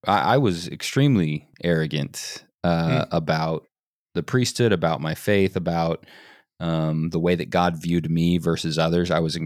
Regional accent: Utah, United States; So no prodigy here, just your average Mormon kid growing up in Utah.

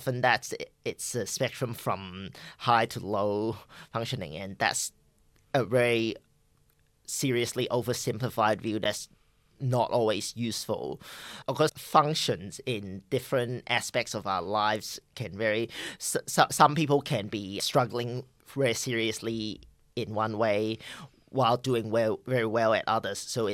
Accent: Hong Kong; So for context, I grew up in Hong Kong. I'm a transgender man, so at that age, I still looked like a girl.

